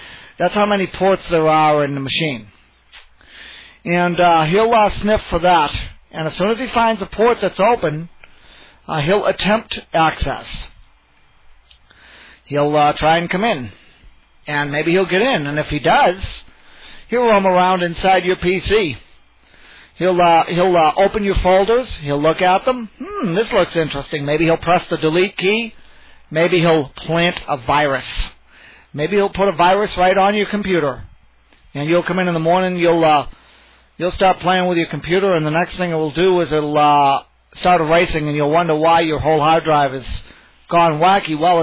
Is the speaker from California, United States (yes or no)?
yes; Sacramento, California, United States; with my segment for this week, and I'm from Sacramento, California.